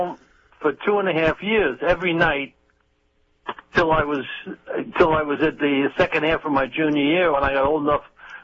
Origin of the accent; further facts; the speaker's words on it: Brooklyn, New York, United States; born there; also born or lived in Central Islip; I was born in Brooklyn. We moved out to Central Islip in 1950.